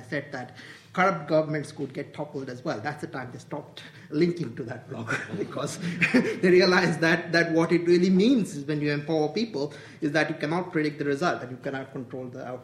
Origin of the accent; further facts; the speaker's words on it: India; I grew up in India, and I saw the sort of rise of broadband in 92